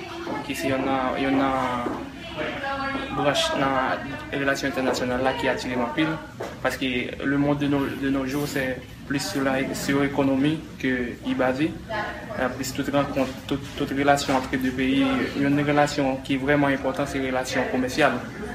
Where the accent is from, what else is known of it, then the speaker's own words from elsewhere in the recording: Haiti; pour que Haïtien, en tant qu'Haïtien, côté mieux représenté Haïtien